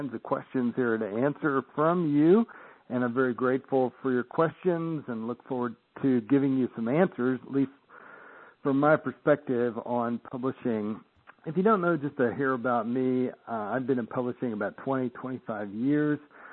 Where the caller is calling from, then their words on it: Scottsdale, Arizona, United States; I'm calling tonight from Scottsdale, Arizona